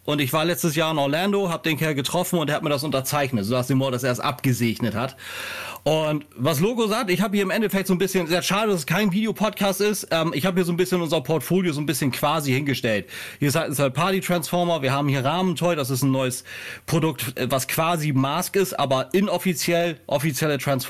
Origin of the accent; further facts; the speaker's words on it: Hesse, Germany; also born or lived in Northern Germany; wenn sich Leute wundern über meinen Akzent. Ja, ich komme zwar aus Hessen, aber ich bin gebürtiger Norddeutschler.